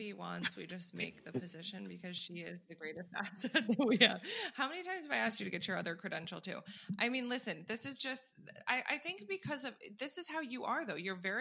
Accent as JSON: {"language": "English", "region": "New York", "country": "United States", "tie": "born or raised there", "lives_now": "Florida, United States", "said": "I grew up in New York and now live in Florida, and all they want to do is go to New York."}